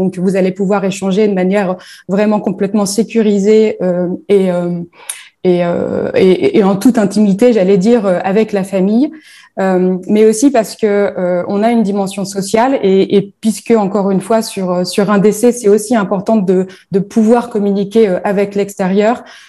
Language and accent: French; northern France, France; Moi, je suis native du nord de la France où finalement les liens familiaux sont toujours très forts.